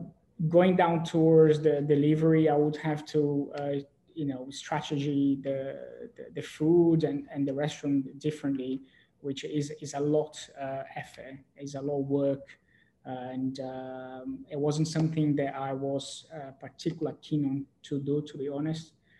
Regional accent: São Paulo, Brazil; So so I'm originally from Brazil, from São Paulo. So that's where I've grown up.

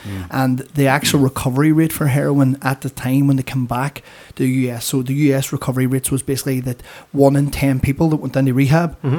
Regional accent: Ireland; We're Irish.

